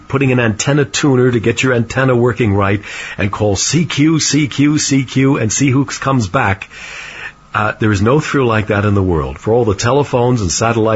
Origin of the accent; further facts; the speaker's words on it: Hawthorne, New Jersey, United States; Still exists, still runs through my native town, my hometown of Hawthorne, New Jersey.